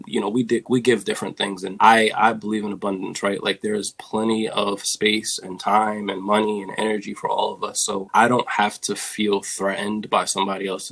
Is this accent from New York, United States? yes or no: yes; New York, United States; I thought that success meant, especially growing up in New York, I thought that success meant when I became an adult that I would have Section 8